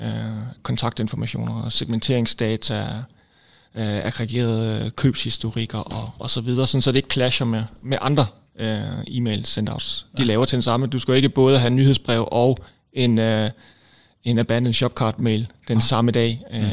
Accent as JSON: {"language": "Danish", "town": "Odense", "region": "Region of Southern Denmark", "country": "Denmark", "lives_now": "Aarhus, Denmark", "said": "Jeg er oprindelig fra Odense"}